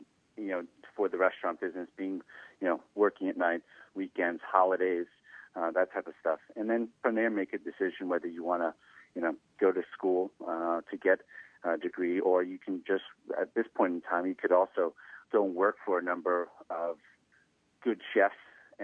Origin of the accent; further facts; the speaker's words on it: New York City, New York, United States; Before that, I spent most of my youth was growing up in New York City.